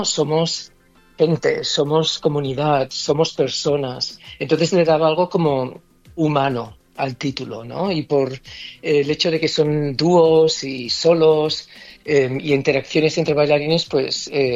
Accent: Spain; moved away as an adult; also born or lived in England; Mira, cuando me fui de España a vivir a Inglaterra durante 20 años, y yo tenía 18 años

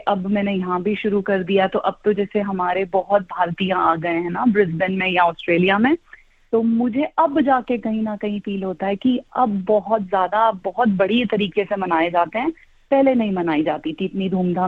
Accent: Pune, Maharashtra, India; now in Brisbane, Australia; मैं एक सिख फैमिली को बिलोंग करती हूँ, लेकिन मैं ग्रो हुई हूँ, ग्रोन अप, मैं बोर्न एंड रेज्ड पुणे, एक शहर है महाराष्ट्र में, बॉम्बे पुणे शायद सबने सुना होगा, वहां से मैं आती हूँ।

